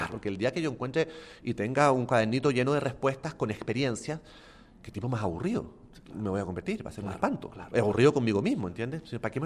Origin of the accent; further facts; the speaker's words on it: Chile; moved away as an adult; he sido extranjero la mayor parte de mi vida. O sea, yo me fui de Chile a los 20, tengo 42. He vivido más con un pasaporte en la mano que sin uno.